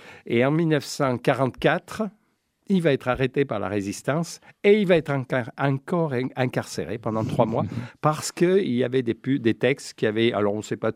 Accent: Auvergne-Rhône-Alpes, France; born there; je suis né dans le Vercors.

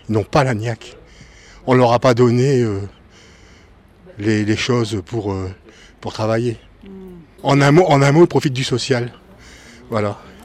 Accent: northern France, France; Moi, je suis natif du nord de la France et j'habite ici depuis une quinzaine d'années.

